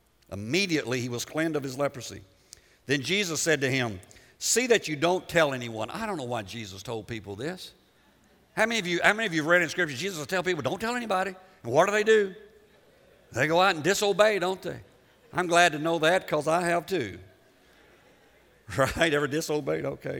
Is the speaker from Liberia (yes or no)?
yes; Liberia; because most of you know I was born in Africa, and there were leper colonies in Liberia where I lived.